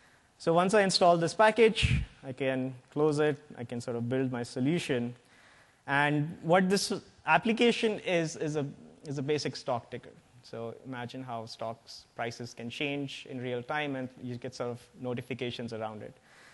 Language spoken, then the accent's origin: English; India; now in United States; I am originally from India, so my accent might seem a bit weird.